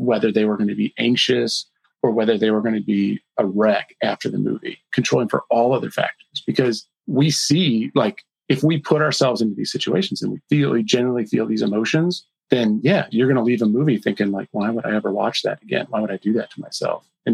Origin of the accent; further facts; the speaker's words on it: Flint, Michigan, United States; So I grew up in a really rough area. I grew up in Flint, Michigan.